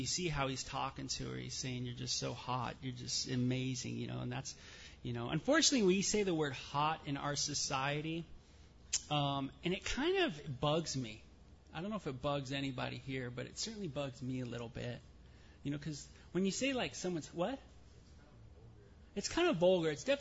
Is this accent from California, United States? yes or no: yes; North Hollywood, California, United States; And growing up in North Hollywood, you're around brown all the time.